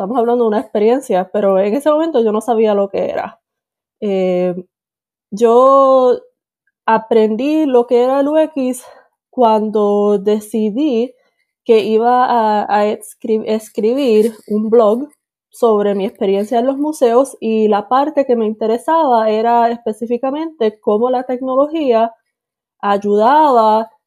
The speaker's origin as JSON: {"language": "Spanish", "country": "Puerto Rico", "tie": "born or raised there", "moved": "as an adult", "lives_now": "United States", "said": "Pues yo nací en Puerto Rico, estuve viviendo ahí hasta mis 18 años y luego decidí que iba a estudiar en Estados Unidos."}